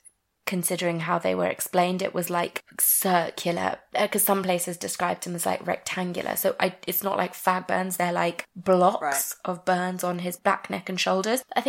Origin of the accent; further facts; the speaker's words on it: United Kingdom; And I know we're British, but still.